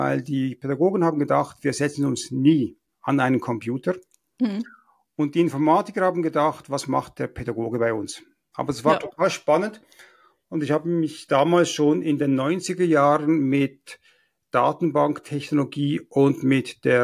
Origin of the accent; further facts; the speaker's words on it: Basel, Basel-Stadt, Switzerland; now in Zürcher Oberland, Switzerland; Also im Moment lebe ich im Zürcher Oberland, aufgewachsen in Basel, studiert in Zürich.